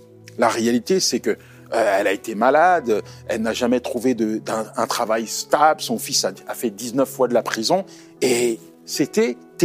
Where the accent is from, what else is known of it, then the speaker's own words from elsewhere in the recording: Côte d’Ivoire; Et d'ailleurs, quand j'étais petit en Côte d'Ivoire, au village